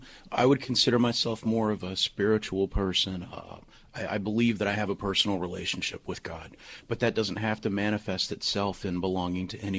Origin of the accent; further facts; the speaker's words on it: Kentucky, United States; growing up in Kentucky in the Appalachian Mountains in the 90s